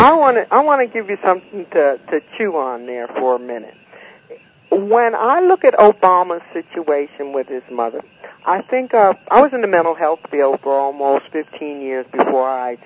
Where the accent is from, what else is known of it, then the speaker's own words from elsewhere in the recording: United States; It has my deepest sympathy, and I'm an American.